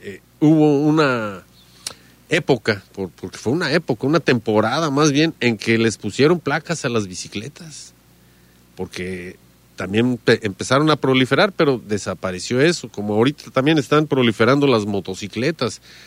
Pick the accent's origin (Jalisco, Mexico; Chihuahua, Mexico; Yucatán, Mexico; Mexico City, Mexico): Jalisco, Mexico; soy de aquí de Jalisco